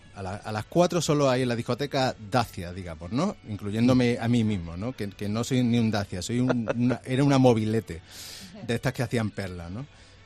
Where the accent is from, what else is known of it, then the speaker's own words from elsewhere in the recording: Córdoba, Andalusia, Spain; Pero claro, yo soy de Córdoba. Un ático en Córdoba es una fondí.